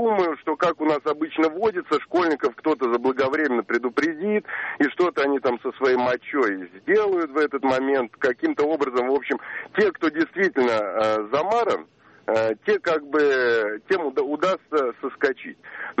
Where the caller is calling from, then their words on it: Moscow, Russia; из Москвы